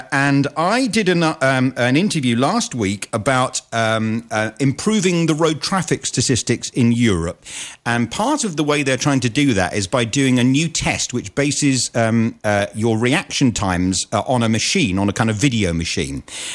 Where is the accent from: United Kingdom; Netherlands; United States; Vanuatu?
United Kingdom; Glasgow, Scotland; I mean, I am a Glaswegian, and we're in Belgium.